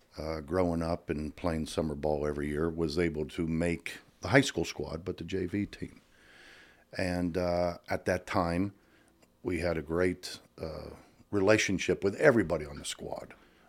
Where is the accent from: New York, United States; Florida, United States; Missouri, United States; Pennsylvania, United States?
Pennsylvania, United States; Meadville; I was born and raised in Meadville, Pennsylvania, the far northwest corner. Pennsylvania, the snow country.